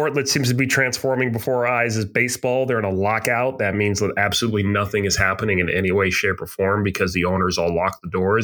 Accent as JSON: {"language": "English", "region": "New England", "country": "United States", "said": "Look, we're all from New England here. And we love New England."}